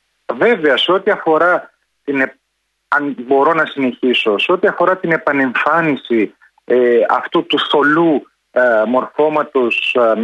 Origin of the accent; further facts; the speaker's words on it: Thessaloniki, Central Macedonia, Greece; εγώ στην πόλη μου, στη Θεσσαλονίκη, σε αυτή που περιγράφεται ως κούκλα και δημοκρατική πόλη